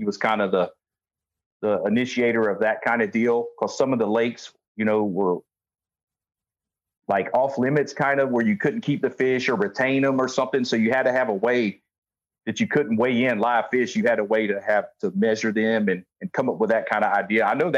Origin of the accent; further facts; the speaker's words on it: Georgia, United States; I grew up in Southeast Georgia, fishing the Autumn Hall, Satilla Rivers, and some of the, you know, inshore estuaries there, St. Simon's Island.